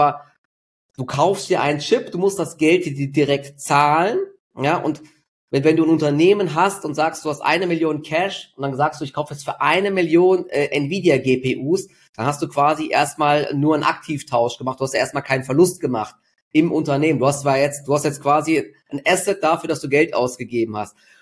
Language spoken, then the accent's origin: German; Dietzenbach, Hesse, Germany; Und das Lustige ist, in meiner Heimatstadt in Dietzenbach, die sind jetzt voll in den Medien